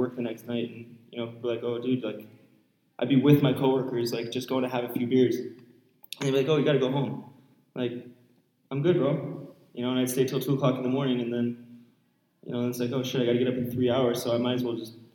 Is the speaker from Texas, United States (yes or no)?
no; Honolulu, Hawaii, United States; Like I said before, I'm from Honolulu, Hawaii.